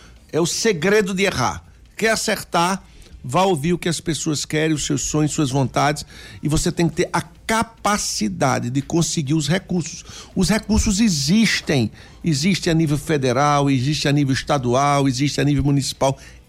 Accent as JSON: {"language": "Portuguese", "town": "Petrolina", "region": "Pernambuco", "country": "Brazil", "said": "eu sou lá de Petrolina, às margens do Rio São Francisco, que era uma cidade que não tinha futuro."}